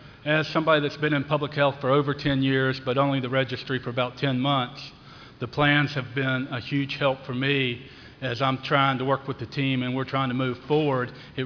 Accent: Virginia, United States; I'm from Virginia.

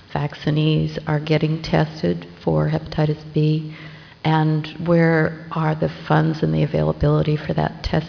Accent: Utah, United States; from Utah.

